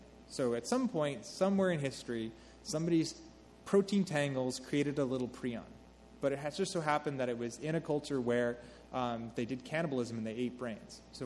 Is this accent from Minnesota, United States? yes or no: no; New Mexico, United States; that's from my hometown, so I'm from New Mexico.